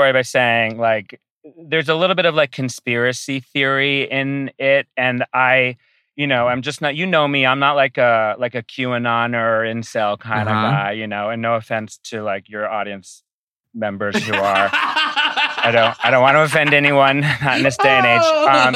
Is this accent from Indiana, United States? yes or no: no; Rhode Island, United States; So I'm from Rhode Island.